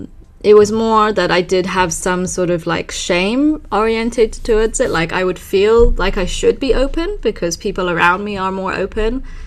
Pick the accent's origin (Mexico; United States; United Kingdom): United Kingdom; London; Growing up in London, it did help me a lot feel more able to be quite open about talking about sex.